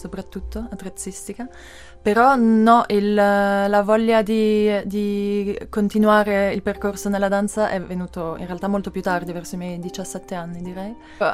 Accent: Arogno, Ticino, Switzerland; moved away as an adult; now in Lausanne, Switzerland; sono danzatrice contemporanea e coreografa, vivo a Losanna, sono nata qui in Ticino e da un bel po' però che non sono più, che non vivo più qui.

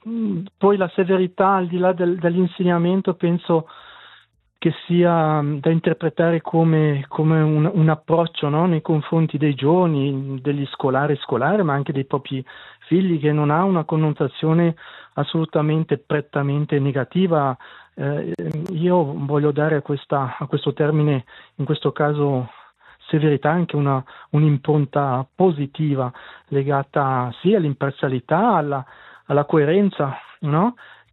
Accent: Verdabbio, Graubünden, Switzerland; ho avuto la fortuna e il piacere di insegnare 5 anni a Gruno, dunque poco distante dal mio paese, da Verdabbio

